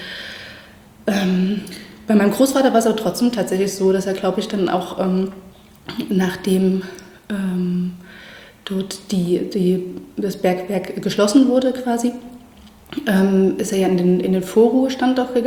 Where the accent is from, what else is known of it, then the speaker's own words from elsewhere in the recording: Chemnitz, Saxony, Germany; Also wir sind ja dann in Chemnitz aufgewachsen.